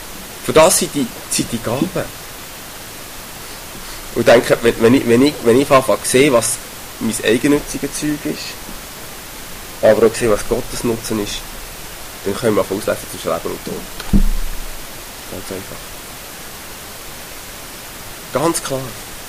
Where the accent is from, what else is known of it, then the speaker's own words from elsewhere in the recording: Switzerland; Völlig entgegen dem gehen, wo wir als Schweizer in unseren stummen Götzen.